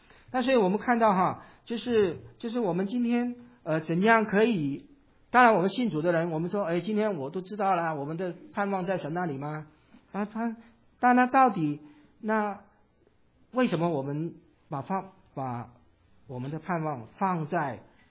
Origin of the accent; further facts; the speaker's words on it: Hong Kong; 因为我来自香港